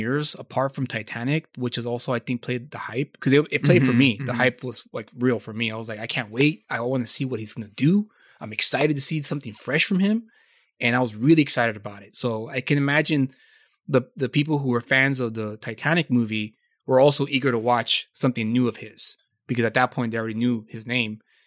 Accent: United States; Speaking only as an American moviegoer

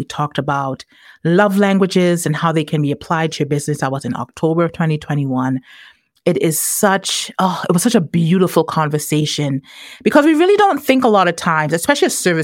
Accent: Tobago, Trinidad & Tobago; I have known her since we were tiny itty bitty girls growing up in Tobago.

